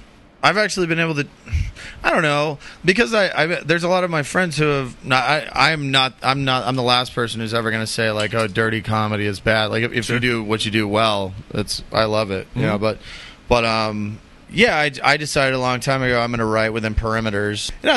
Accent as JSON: {"language": "English", "town": "Tulsa", "region": "Oklahoma", "country": "United States", "said": "But I'm from Tulsa."}